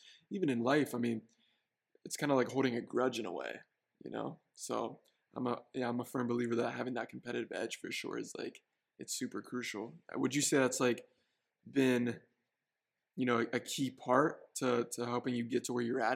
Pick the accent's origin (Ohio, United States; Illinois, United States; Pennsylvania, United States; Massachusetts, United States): Pennsylvania, United States; Because me growing up in Pennsylvania as well, I can relate to this.